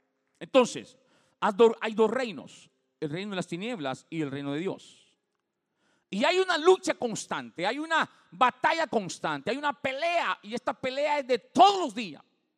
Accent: El Salvador; no iban a andar chompipeando, como decimos salvadoreños, ¿verdad?

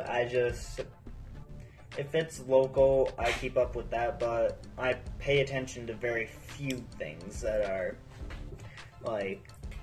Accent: Escanaba, Michigan, United States; I'm from Escanaba, Michigan, 49829.

